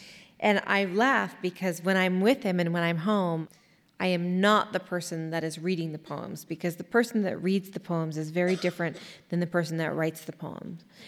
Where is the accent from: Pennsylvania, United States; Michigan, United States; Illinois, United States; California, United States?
California, United States; Sonoma; And I'm from Sonoma, California, originally, and I spend a lot of time there still.